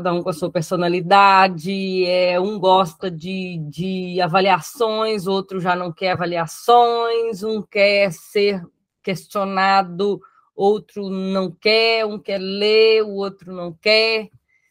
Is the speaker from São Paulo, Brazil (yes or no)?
no; Minas Gerais, Brazil; accent: mineiro; Pelo sotaque dá para ver que eu sou mineira.